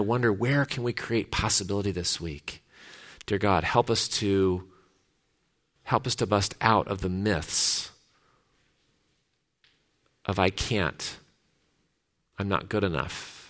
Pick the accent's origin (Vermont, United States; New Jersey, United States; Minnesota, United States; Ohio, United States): Ohio, United States; Cleveland; I'm from Cleveland.